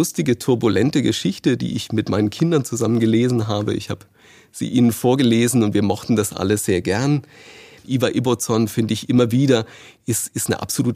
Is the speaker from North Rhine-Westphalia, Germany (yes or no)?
no; Bamberg, Bavaria, Germany; now in Dresden, Germany; Ich komme aus der Nähe von Bamberg